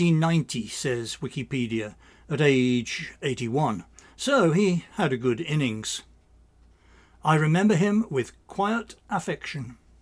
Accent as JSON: {"language": "English", "town": "Northampton", "region": "East Midlands", "country": "United Kingdom", "tie": "born or raised there", "said": "the year of my birth until I was nearly 30, the parliamentary seat for my hometown of Northampton"}